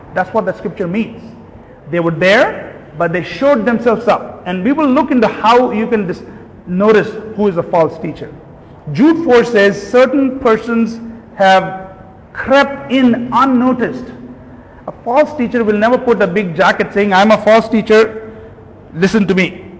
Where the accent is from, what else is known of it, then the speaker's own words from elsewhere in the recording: Bangalore, Karnataka, India; When I was growing up in Bangalore, there was Burma Bazaar.